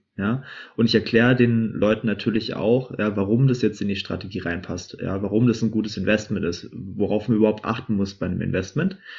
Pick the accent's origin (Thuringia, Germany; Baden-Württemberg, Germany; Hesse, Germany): Baden-Württemberg, Germany; Wendlingen; bin ich von meinem Heimatort Wendling, das liegt bei Stuttgart, bin ich nach Nordrhein-Westfalen gefahren